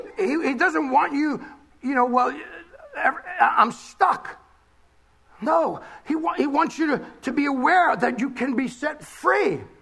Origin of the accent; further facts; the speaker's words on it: Bronx, New York, United States; I come from the Bronx. Hey, I'm a hood.